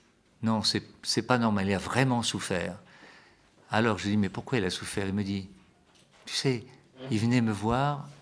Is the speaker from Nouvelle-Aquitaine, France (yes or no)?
yes; Rochefort-sur-Mer, Nouvelle-Aquitaine, France; Je crois que si dans ma ville natale, Rochefort-sur-Mer, en Charente-Maritime